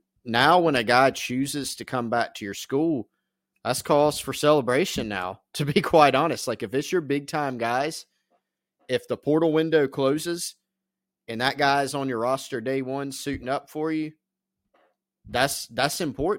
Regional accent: Cleveland, Ohio, United States; I signed with Ohio State out of high school. I'm from Cleveland. I have tons of family ties here.

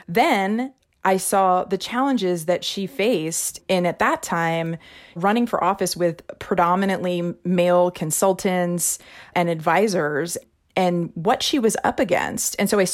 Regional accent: Missouri, United States; Missouri is my home state.

